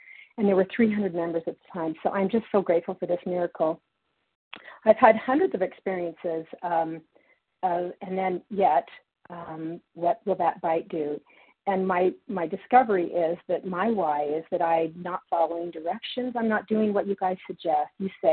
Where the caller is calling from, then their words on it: Utah, United States; from Utah.